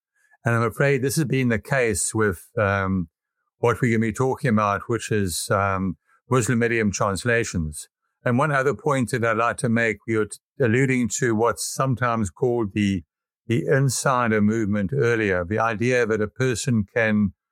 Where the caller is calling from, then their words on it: Raleigh, North Carolina, United States; I am calling in from Raleigh, North Carolina.